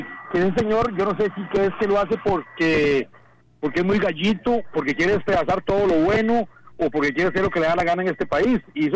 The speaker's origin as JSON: {"language": "Spanish", "region": "Cartago", "country": "Costa Rica", "said": "yo soy de Cartago y puedo decirle con fe todo lo que lo de ese terreno"}